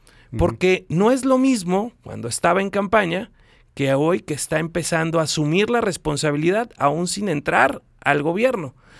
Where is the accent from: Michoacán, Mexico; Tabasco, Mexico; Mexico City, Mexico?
Michoacán, Mexico; Zamora; a los 11 años ya estaba en el primer meeting con Maquío en Zamora, Michoacán, de donde soy originario.